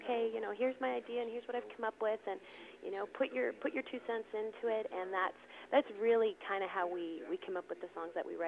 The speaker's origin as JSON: {"language": "English", "region": "Ontario", "country": "Canada", "tie": "born or raised there", "also_born_or_lived": "St. John's, Newfoundland", "said": "Moved to Ontario when I was just a kid. I was about 11 years old when we moved here."}